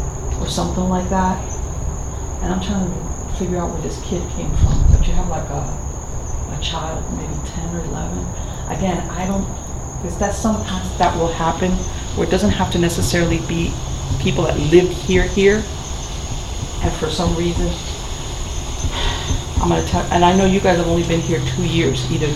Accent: Miami, Florida, United States; I was born here in Miami, and I've grown up here in Miami.

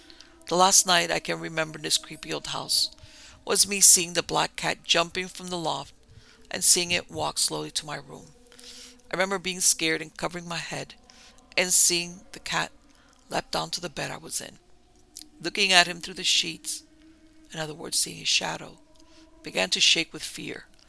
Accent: Irmo, South Carolina, United States; I grew up in Irmo, South Carolina, in a middle-class neighborhood that was just wonderful.

